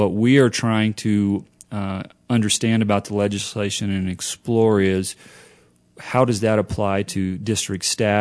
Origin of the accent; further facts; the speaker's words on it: Illinois, United States; You know, I'm from Illinois and you're from Virginia.